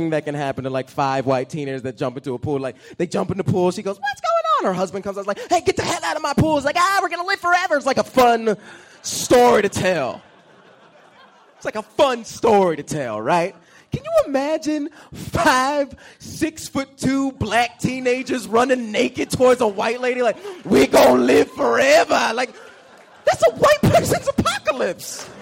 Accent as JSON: {"language": "English", "town": "Atlanta", "region": "Georgia", "country": "United States", "said": "I'm from Atlanta, so we were like walking down the street and we're all drunk and I'm the only black dude"}